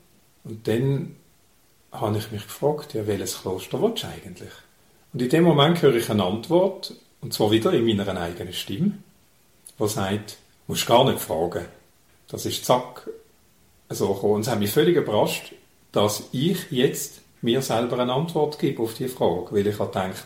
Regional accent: Basel, Basel-Stadt, Switzerland; Meine Familie väterlicherseits lebt dort. Das sind Hindus. Mütterlicherseits komme ich aus der Ostschweiz aufgewachsen, bin ich in Basel.

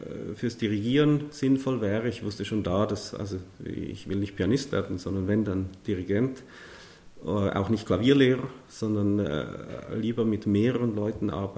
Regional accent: Switzerland; ich möchte mal endlich wieder zurück in mein Heimatland. Und so bin ich dann nach Einsiedeln gekommen, wo ich ja nicht aufgewachsen bin, aber wo ich schon als Jugendlicher oft war

